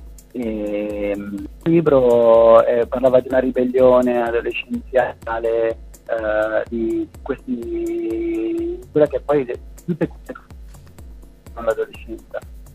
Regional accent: Milan, Lombardy, Italy; ci sono io di Milano … che sono un po' il frontman del gruppo

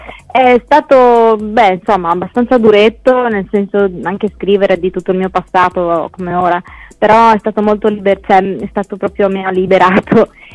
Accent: Codroipo, Friuli-Venezia Giulia, Italy; Io sono friulana, sono di Codroipo, adesso vivo a Codroipo

